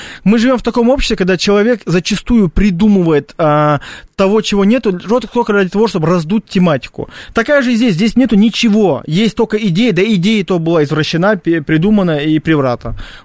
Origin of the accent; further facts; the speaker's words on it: Grozny, Chechnya, Russia; now in Moscow, Russia; Я из Грозного. Ну, я живу в Москве, но был в Грозном.